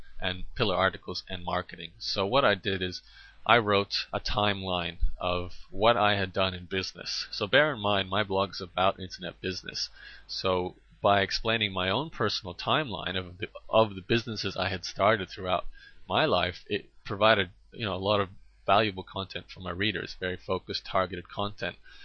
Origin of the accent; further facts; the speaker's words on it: Brisbane, Queensland, Australia; I'm from Brisbane.